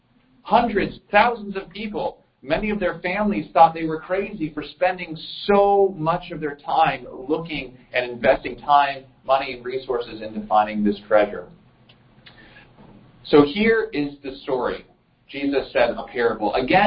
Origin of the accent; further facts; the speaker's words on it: Southern United States, United States; I am from the South.